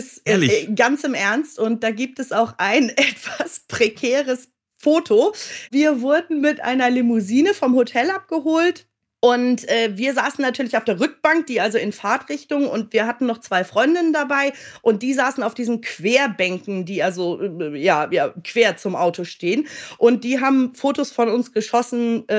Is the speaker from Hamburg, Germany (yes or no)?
yes; Hamburg, Germany; born there; ich komme ja gebürtig aus Hamburg.